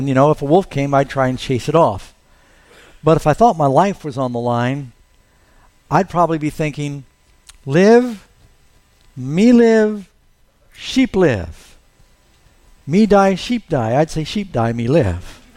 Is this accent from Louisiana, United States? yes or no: no; New York City, New York, United States; And I have to say, I was 19 years old. I grew up in New York City.